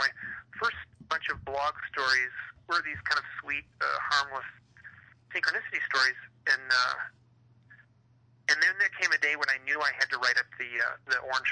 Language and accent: English; Michigan, United States; it felt like it was a calm, beautiful Midwestern, I grew up in Michigan, Midwestern autumn night.